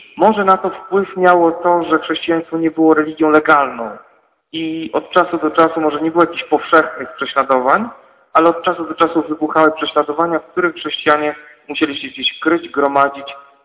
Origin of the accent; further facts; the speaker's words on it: Subcarpathian Voivodeship, Poland; Ja pochodzę akurat z Podkarpacia